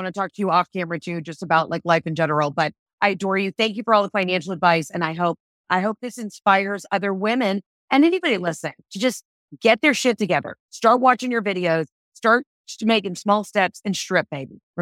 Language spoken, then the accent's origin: English; the South, United States; I'm from the South, these Southern women with these MLMs